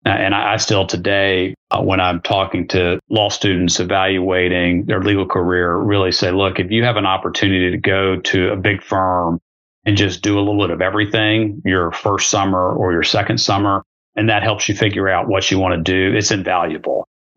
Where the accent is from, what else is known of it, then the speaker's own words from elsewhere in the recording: Tennessee, United States; I'm originally from Tennessee, grew up the first part of my childhood in a small town in West Tennessee